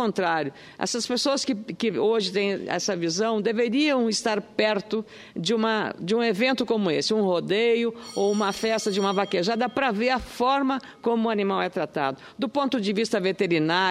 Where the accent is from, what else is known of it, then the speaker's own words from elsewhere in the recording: Rio Grande do Sul, Brazil; eu fiquei muito honrada como gaúcha receber da Paraíba, tão distante do Rio Grande, essa manifestação